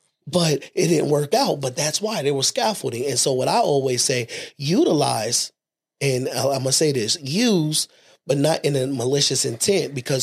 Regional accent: Harlem, New York, United States; I'm from Harlem, so it's about clothes.

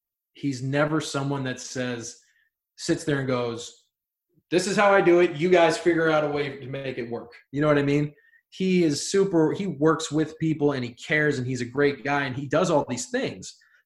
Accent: Ohio, United States; You know, I'm from Ohio

